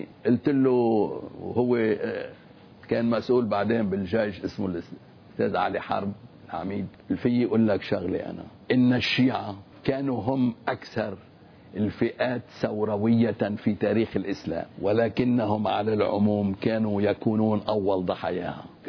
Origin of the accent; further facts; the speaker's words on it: Lebanon; انا كمواطن لبناني واكثر من هيك، انا كاستاذ في النبطية